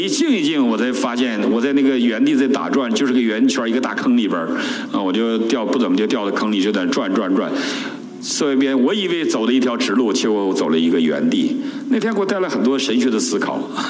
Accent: Heilongjiang, China; 你回到中国，回到我的老家黑龙江省万桂县，可能已经面目全非

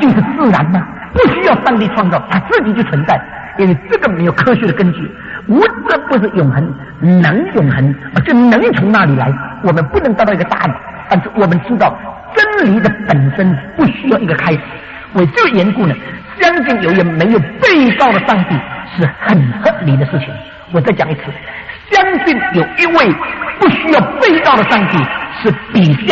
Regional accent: China; 我们中国人对这两个字很了解

